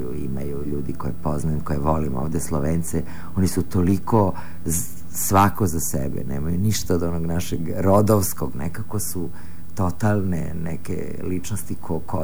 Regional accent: Belgrade, Serbia; dakle si iz Jugoslavije, ne znam, to je to, iz Beograda recimo, kao to mi je bilo nešto odakle si

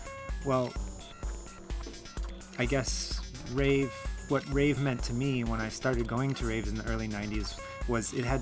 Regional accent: Los Angeles, California, United States; also born or lived in Berkeley; Los Angeles, but I moved to Berkeley, which is right near San Francisco, and I studied at the university there. I moved up there in 1991 when I was 17

